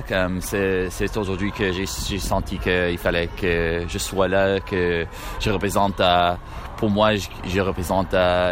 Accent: Windsor, Ontario, Canada; Je viens de Windsor

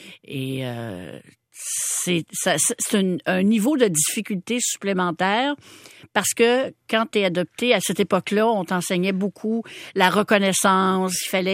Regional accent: Montreal, Quebec, Canada; Oui, j'ai été élevée dans Hochelaga-Maisonneuve.

